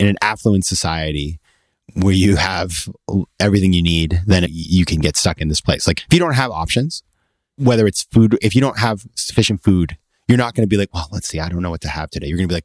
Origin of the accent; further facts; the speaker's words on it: Maine, United States; if you were living 100 years ago in my hometown in Maine, you didn't really know what was going on outside of there.